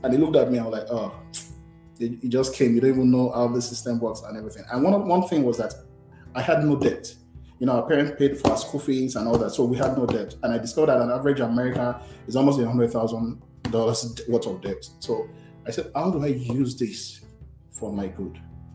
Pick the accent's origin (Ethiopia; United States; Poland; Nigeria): Nigeria; most times we grew up in Nigeria with a culture of debt is not good.